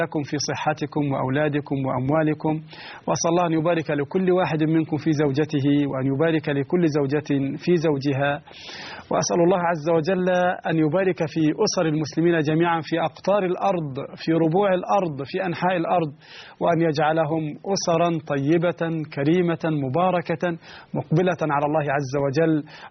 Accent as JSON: {"language": "Arabic", "country": "Egypt", "said": "وهذا موجود حتى عندنا في مصر، في مصر هنا موجود"}